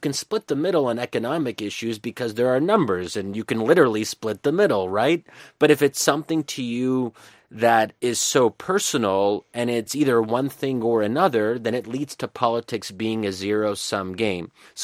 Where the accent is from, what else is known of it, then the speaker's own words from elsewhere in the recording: United States; And speaking as an American now, you know, we don't have to like groups like the Muslim Brotherhood.